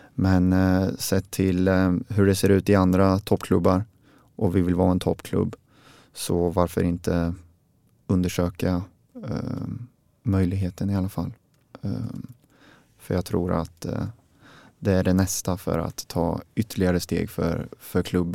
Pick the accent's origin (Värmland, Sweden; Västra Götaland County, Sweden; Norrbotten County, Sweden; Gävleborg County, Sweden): Värmland, Sweden; Inomhushall är jag som värmlänning och uppväxt i snö inte så jättesugen på här nere i söder.